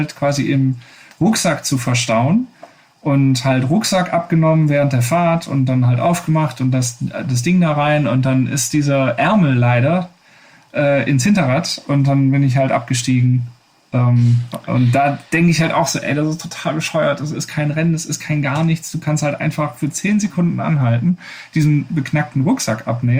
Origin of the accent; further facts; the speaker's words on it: Wuppertal, North Rhine-Westphalia, Germany; als ich in einer ländlichen Gegend rund um meine Heimatstadt Wuppertal gefahren bin